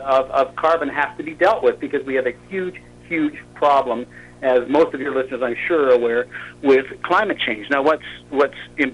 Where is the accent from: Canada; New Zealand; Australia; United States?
Canada; Alberta; Well, yeah, I am from Alberta.